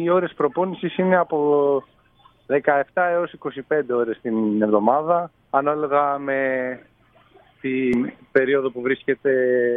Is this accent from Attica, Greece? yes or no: yes; Athens, Attica, Greece; Το τελευταίο ετάπ εννοείται, στην Αθήνα, στην πόλη μου, εδώ που προπονούμε, που έχω μεγαλώσει